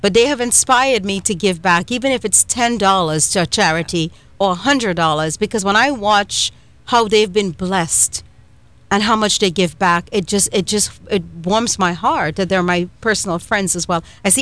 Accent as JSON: {"language": "English", "country": "Trinidad & Tobago", "accent": "Trinidadian", "said": "It's my Trinidadian accent."}